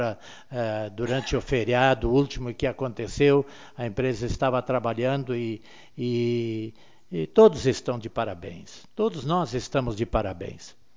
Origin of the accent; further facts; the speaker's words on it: Arroio do Meio, Rio Grande do Sul, Brazil; Nós vamos dizer realmente, eu sou de Arroio do Meio, mas fica perto. Não, eu sou de Arroio do Meio.